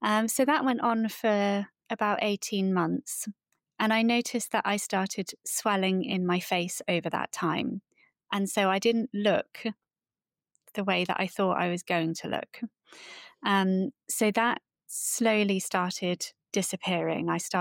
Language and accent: English; South West England, United Kingdom; I'm a Cornish girl, so fish was like my life growing up